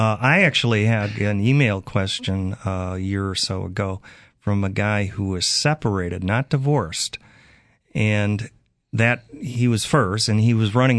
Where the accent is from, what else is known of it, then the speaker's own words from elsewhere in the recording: Chicago, Illinois, United States; moved away; he was from Chicago, my hometown, so I felt a little empathy for him. And he said, do you know any lawyers in Chicago? I don't. I've been away for 30 years.